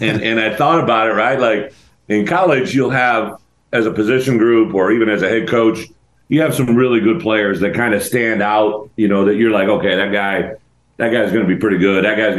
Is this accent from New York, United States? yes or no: no; Illinois, United States; I'm from Illinois originally, right?